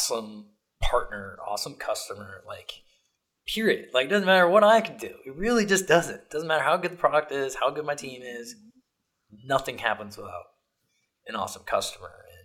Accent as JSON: {"language": "English", "region": "Ohio", "country": "United States", "said": "He was originally from Ohio. I was from Ohio. This is in Gardena, California at the time."}